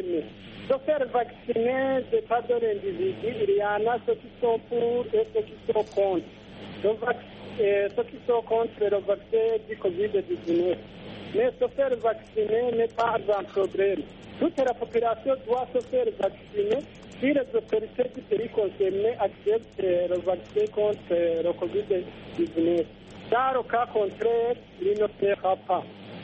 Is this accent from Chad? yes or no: no; Burundi; Non, le vaccin ne doit pas être obligatoire chez nous au Burundi.